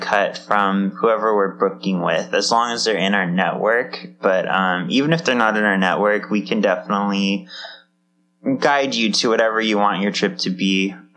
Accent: California, United States; as people who have lived in SoCal all our lives, she grew up in LA, I grew up in Orange County.

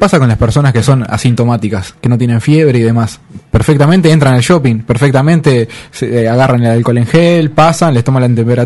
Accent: Uruguay; estos de pequeños deslices que a la larga nos afectan como uruguayos.

